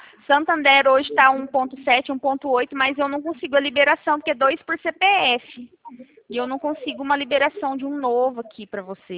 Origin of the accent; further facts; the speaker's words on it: Americana, São Paulo, Brazil; Ó, eu sou aqui de Americana, São Paulo.